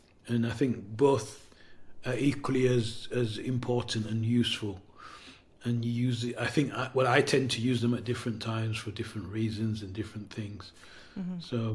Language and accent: English; Leeds, Yorkshire and the Humber, United Kingdom; also born or lived in London; I'm from Leeds, which is in the north. Yeah. And so I've got a nucleus of people I work with up there. Prior to that, I was based in London. So that's the south.